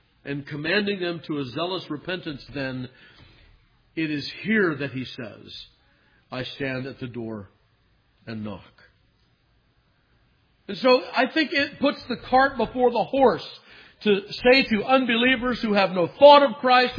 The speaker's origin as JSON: {"language": "English", "region": "California", "country": "United States", "tie": "born or raised there", "said": "When I was a young lad growing up in Southern California"}